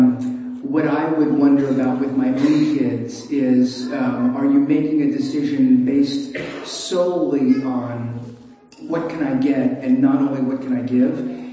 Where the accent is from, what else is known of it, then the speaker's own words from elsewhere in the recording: Brooklyn, New York, United States; So, again, I grew up in Brooklyn